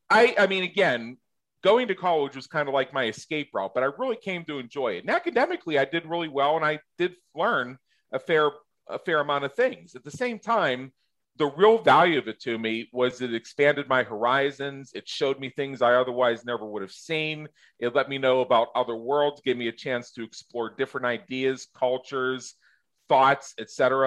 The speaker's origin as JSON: {"language": "English", "region": "Pennsylvania", "country": "United States", "tie": "born or raised there", "said": "I grew up in Southwest Pennsylvania, and it was a natural decision for me to go to Penn State."}